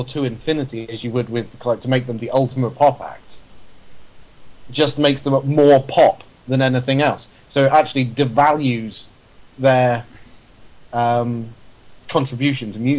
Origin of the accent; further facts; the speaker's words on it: Manchester, North West England, United Kingdom; So now, being a Mancunian.